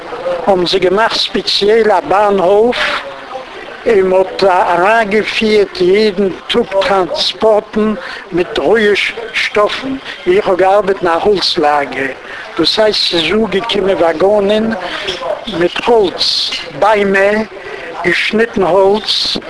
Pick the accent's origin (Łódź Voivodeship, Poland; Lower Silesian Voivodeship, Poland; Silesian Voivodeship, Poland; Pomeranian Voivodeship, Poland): Łódź Voivodeship, Poland; Łódź; born there; German is a second language; Ich bin geboren in Lodz 925